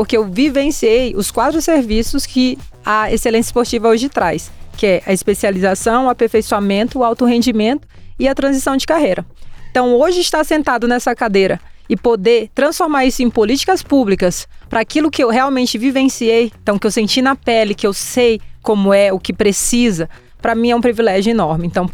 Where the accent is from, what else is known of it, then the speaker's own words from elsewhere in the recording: São Luís, Maranhão, Brazil; born there; eu nasci uma menina preta, pobre, em São Luís do Maranhão, infelizmente ainda hoje o estado mais pobre da nossa nação